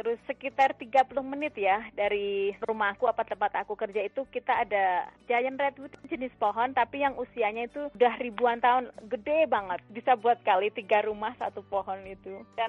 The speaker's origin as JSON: {"language": "Indonesian", "country": "Indonesia", "second_language": "Indonesian", "moved": "yes", "said": "Aku dari Indonesia, bahasa Inggrisku kurang bagus. Sekolah juga lulusan cuma SMA saja kan."}